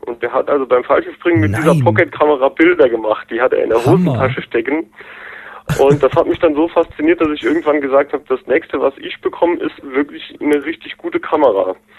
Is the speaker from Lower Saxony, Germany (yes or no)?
no; Saarland, Germany; ich bin aus dem Saarland. Und wie was man vielleicht an der Stimme oder an Slang hört, ich bin 42 Jahre alt